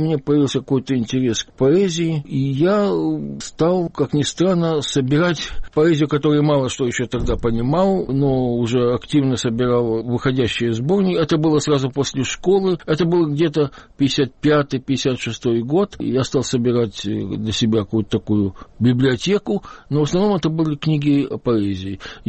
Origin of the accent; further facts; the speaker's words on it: Dunaivtsi, Khmelnytskyi Oblast, Ukraine; Мы корни с Украины. Я родился в маленьком местечке Дунаевцы, сейчас малоизвестном.